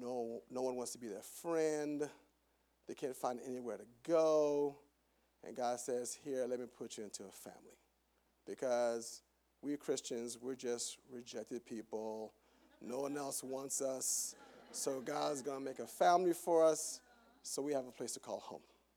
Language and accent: English; Palm Beach, Florida, United States; also born or lived in Haiti; So I'm Haitian. I was born in Haiti. My dad, being a very visionary man, brought us here to America with just a better vision and hope for us. Raised up in Palm Beach, came up here in Tallahassee, Florida